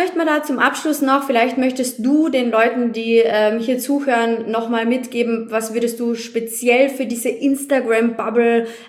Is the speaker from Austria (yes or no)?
yes; Austria; Genau so ist es bei uns in Österreich auch.